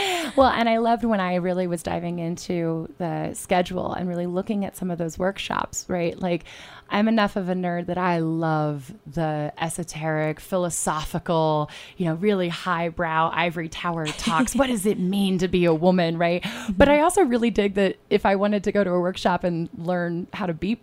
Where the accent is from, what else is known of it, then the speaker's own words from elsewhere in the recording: Ohio, United States; I'm from Ohio. I'm like suddenly, oh my gosh, I'm a Midwesterner and I'm not an ice climber.